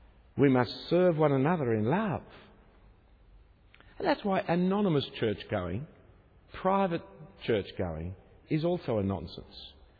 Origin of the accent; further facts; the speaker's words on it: England, United Kingdom; So what's the great pride of being English? Generally, not our fault. We were just born that way. There's nothing wrong with being English, by the way